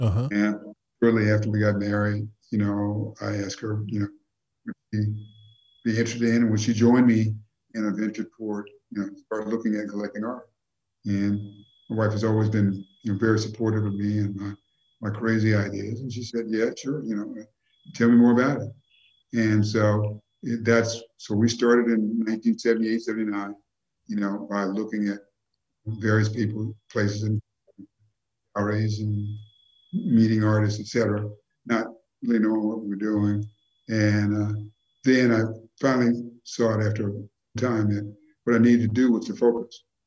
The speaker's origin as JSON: {"language": "English", "town": "Memphis", "region": "Tennessee", "country": "United States", "tie": "born or raised there", "said": "When I grew up in Memphis, there were no museums for black folks."}